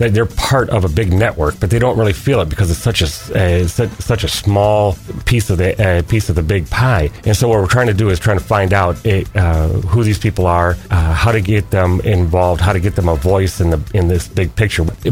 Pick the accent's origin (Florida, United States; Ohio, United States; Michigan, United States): Michigan, United States; Frankenmuth; Well, I'm from Frankenmuth, so we have tourism as an everyday thought in our lives.